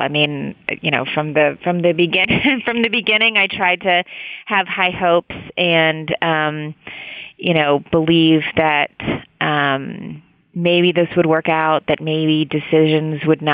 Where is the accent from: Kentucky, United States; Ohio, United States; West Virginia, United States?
West Virginia, United States; And, you know, I'm from West Virginia, so I grew up like in a coal state